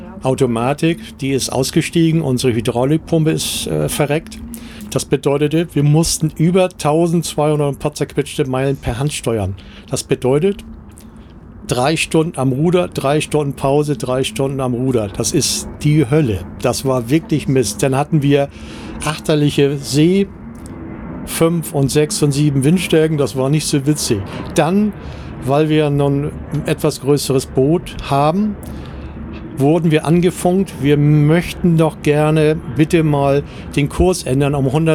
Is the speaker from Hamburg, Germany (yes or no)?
yes; Hamburg, Germany; wir als Norddeutsche, als Hamburger, wir sind permanent, in Anführungsstrichen, permanent durch den Nord-Ostsee-Kanal gefahren.